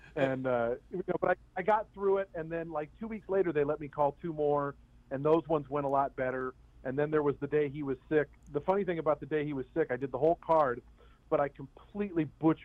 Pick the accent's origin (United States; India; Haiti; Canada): United States; Seattle, Washington; Yeah, my dad was a horse player. I grew up in the Seattle area, so Long Acres was where I used to go as a little kid.